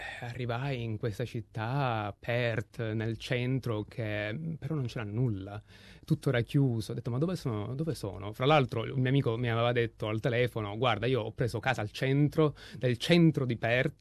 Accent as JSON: {"language": "Italian", "town": "Marsala", "region": "Sicily", "country": "Italy", "lives_now": "Australia", "said": "sono originario di Marsala, che è una città della Sicilia occidentale. Prima di giungere in Australia"}